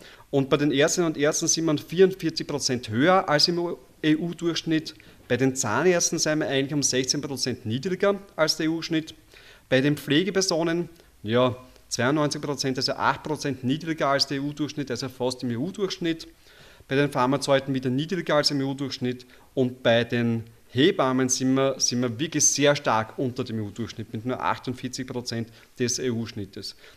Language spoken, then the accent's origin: German; Burgenland, Austria; Mich hat gestern der Bürgermeister von meinem Heimatdorf im Burgenland angerufen